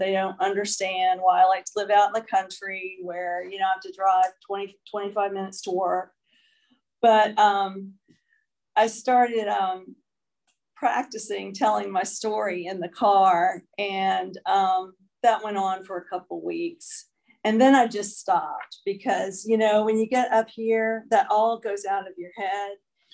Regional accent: Alabama, United States; born there; I was born down south. I was born in Alabama to a wonderful family.

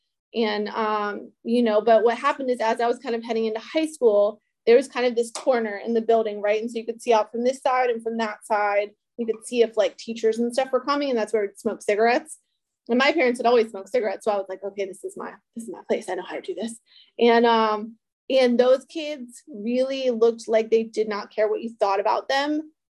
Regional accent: Ellicott City, Maryland, United States; And, you know, I grew up just outside of Baltimore, Ellicott City, kind of Glendale area, for anyone that is familiar. In a house that my dad had built.

